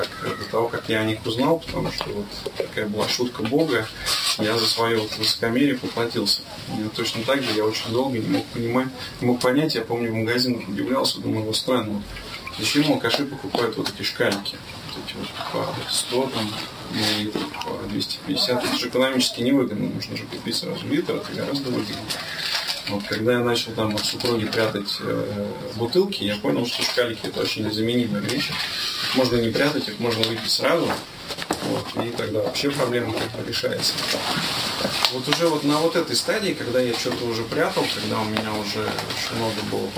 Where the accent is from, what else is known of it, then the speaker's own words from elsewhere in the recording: Zelenograd, Moscow, Russia; я из Зеленограда.